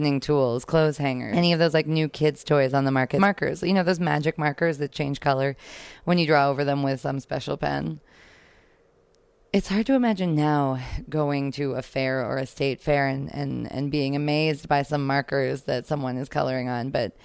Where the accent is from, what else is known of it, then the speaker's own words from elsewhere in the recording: Canada; although I'm from Canada, so it was not state fair.